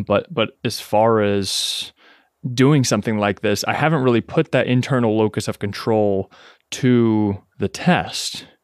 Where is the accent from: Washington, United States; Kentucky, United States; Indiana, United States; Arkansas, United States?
Kentucky, United States; moved away as an adult; also born or lived in Lexington, Kentucky; now in New York City, United States; I was born and raised in Kentucky, right? In a 20,000 person small town. And then I moved to Lexington, Kentucky for college to go to university.